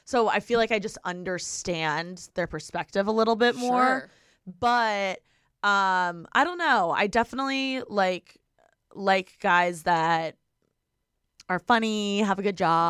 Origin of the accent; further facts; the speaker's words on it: Indiana, United States; Like growing up in Indiana, people get married so much younger than here.